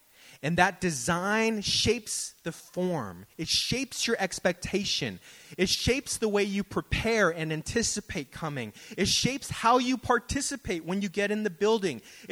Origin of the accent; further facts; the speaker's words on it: Daly City, California, United States; But you see, I grew up in Daly City, okay?